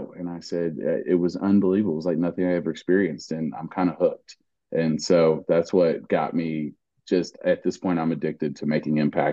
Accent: Salado, Texas, United States; I grew up in Salado, Texas, and we didn't have galas.

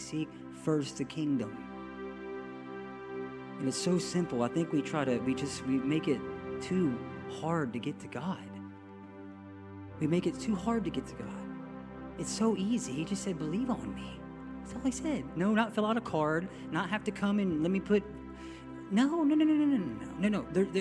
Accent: Baghdad, Florida, United States; I'm kind of a redneck? Did I tell you, can you hear it in my voice a little bit? I was raised in Baghdad, and my first job was shucking oysters.

